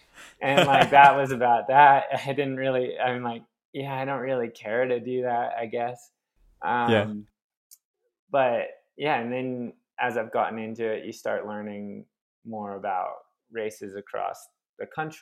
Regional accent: Phoenix, Arizona, United States; kind of own the fact that I'm from Phoenix, Arizona, and it's like one of the hottest places in the US.

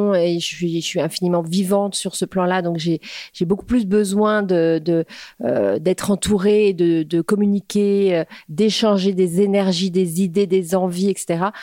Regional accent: Créteil, Île-de-France, France; moved away as an adult; also born or lived in New York; j'ai grandi à Créteil déjà, en banlieue parisienne.

